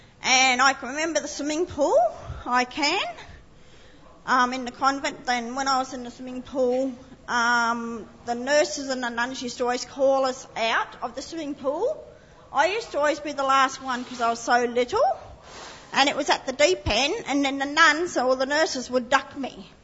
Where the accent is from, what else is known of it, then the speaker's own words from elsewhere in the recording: Shepparton, Victoria, Australia; I'm Indigenous, and I'm from the Yorta Yorta in Shep.